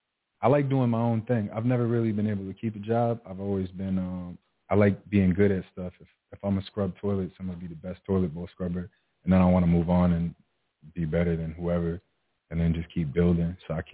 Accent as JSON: {"language": "English", "town": "Rio Piedras", "country": "Puerto Rico", "tie": "born there", "said": "No, I don't speak Spanish at all. I was born in Puerto Rico. I was born in Rio Piedra."}